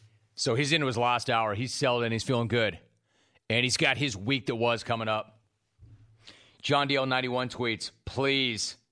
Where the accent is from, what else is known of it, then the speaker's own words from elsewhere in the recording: Los Angeles, California, United States; I'm in SoCal. I'm from Los Angeles.